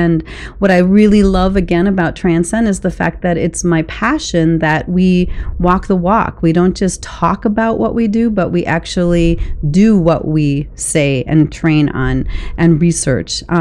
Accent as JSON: {"language": "English", "region": "Wisconsin", "country": "United States", "said": "I am. Go Badgers. Orange Bowl this year. So I'm from Wisconsin."}